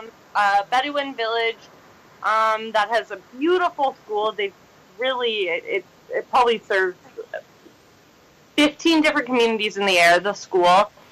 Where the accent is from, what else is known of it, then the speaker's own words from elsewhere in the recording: Canada; I was there because I'm Canadian, and it's my role to be an ally.